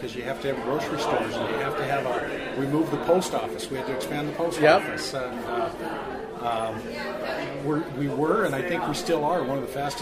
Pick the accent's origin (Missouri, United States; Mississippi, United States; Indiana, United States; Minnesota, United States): Minnesota, United States; I moved there when I was in junior high. So moved around before that. So this is my hometown.